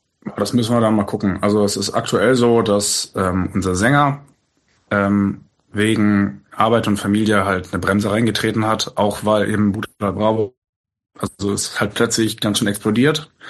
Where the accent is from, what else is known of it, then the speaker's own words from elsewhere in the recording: Freiburg, Baden-Württemberg, Germany; dass wir als Freiburger natürlich